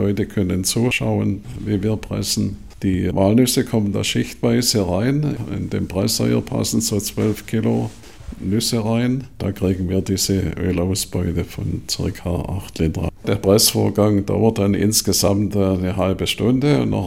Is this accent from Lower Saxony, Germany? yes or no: no; Münsing, Bavaria, Germany; Ich bin in der Ölmühle als Kind aufgewachsen, bin da groß geworden.